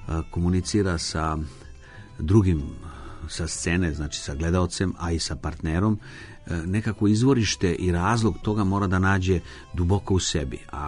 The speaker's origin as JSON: {"language": "Serbian", "country": "Serbia", "said": "smo nacionalno opredeljeni kao Srbi"}